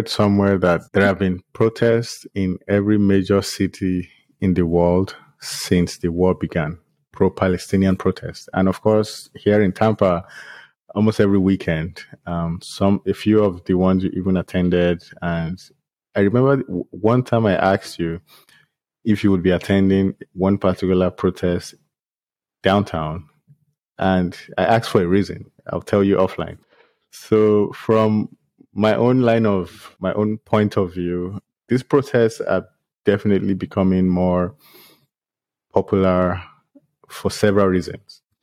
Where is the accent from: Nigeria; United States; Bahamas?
Nigeria; Like I said, I'm from Nigeria.